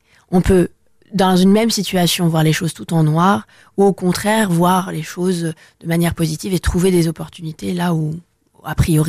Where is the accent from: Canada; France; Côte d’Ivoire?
France; C'est là où je suis née, c'est là où j'ai grandi. Je suis française de culture.